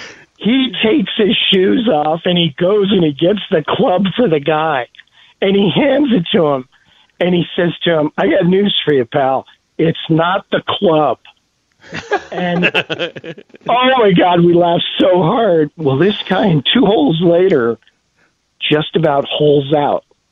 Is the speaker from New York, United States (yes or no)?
no; Chicago, Illinois, United States; I had the same growing up in Chicago, just like you, you know, I'm just a little bit older than you